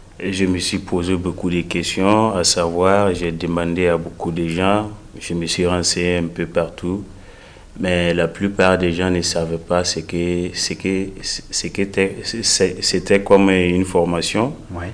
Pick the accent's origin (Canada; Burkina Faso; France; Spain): Burkina Faso; j'ai 30 ans, je suis burkinabé.